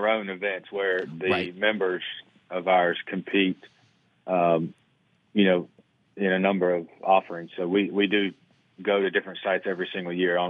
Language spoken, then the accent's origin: English; Tennessee, United States; moved away as an adult; now in Louisiana, United States; I'm originally from Tennessee, but I moved down to Louisiana in 2011 after having gotten the USGA Boatwright internship.